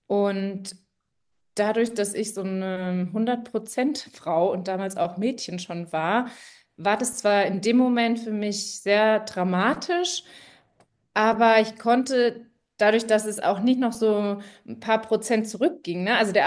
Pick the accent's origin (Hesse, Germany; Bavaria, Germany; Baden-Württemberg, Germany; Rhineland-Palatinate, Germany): Hesse, Germany; Marburg; moved away as an adult; Und dann habe ich meine Sachen gepackt in Hessen. Ich komme ja ursprünglich aus Marburg und habe mir in München mein Studium gesucht